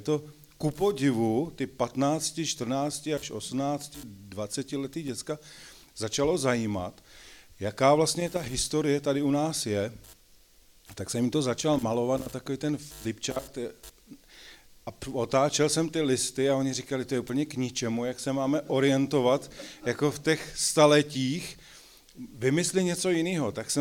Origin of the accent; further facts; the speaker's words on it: Žďár nad Sázavou, Vysočina Region, Czechia; now in Velká Bíteš, Czechia; pocházím původně ze Žďáru nad Sázavou, tak je pro mě velikou ctí, že můžu být tady, protože já miluju Vysočinu. My teď bydlíme ta Bíteš